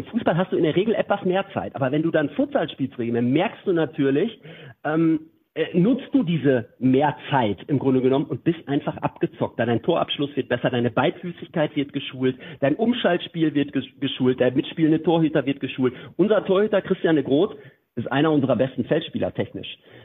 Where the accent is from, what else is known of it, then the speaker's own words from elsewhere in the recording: Bocholt, North Rhine-Westphalia, Germany; wenn ich hier an Bocholt denke, meine Heimatstadt